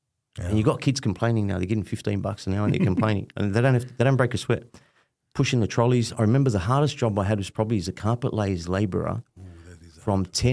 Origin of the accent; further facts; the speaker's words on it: Punchbowl, New South Wales, Australia; And I remember growing up in Punch Bowl, going back and forth to Lebanon a couple of times. But for the main part, spent a long time in Punch Bowl.